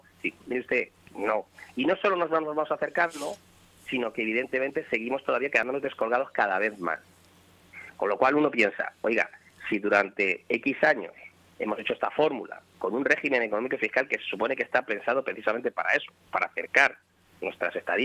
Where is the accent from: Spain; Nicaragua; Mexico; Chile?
Spain; Canary Islands; mi tierra, para Canarias